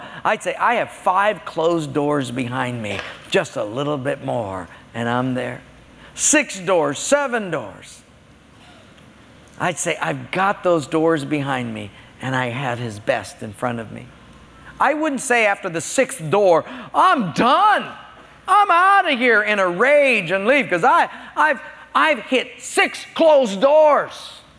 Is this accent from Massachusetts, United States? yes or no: no; Palolo, Hawaii, United States; Now, I'm from Palolo. I don't need these things.